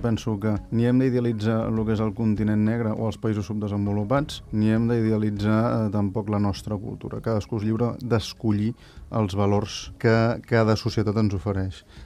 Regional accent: Barcelona, Catalonia, Spain; tinc 31 anys, soc de Barcelona, treballo a la Fundació G3T, que tenim seu a Barcelona

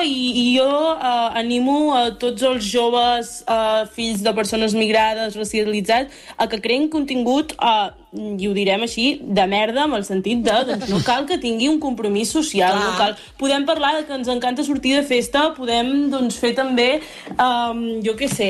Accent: Catalonia, Spain; Llavors penso, doncs sí, sóc catalana, quina pregunta és aquesta?

